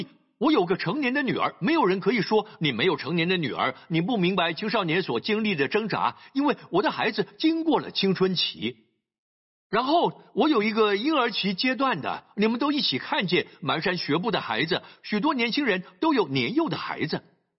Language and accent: Chinese; Singapore; born there; also born or lived in Malaysia; 我们都在不同的地方长大。我在新加坡出生，是新加坡公民，但有八年时间我父亲在马来西亚工作